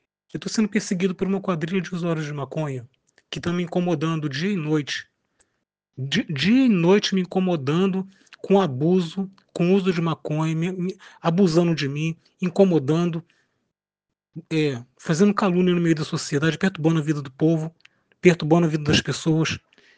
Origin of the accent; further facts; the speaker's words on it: Austin, Texas, United States; Eu tenho família aqui em Austin. Eu sou nascido e criado aqui em Austin.